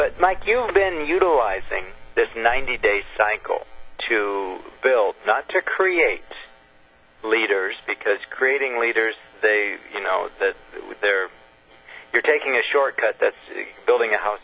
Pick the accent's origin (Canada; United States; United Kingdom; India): Canada; I think it's interesting to note that as a Canadian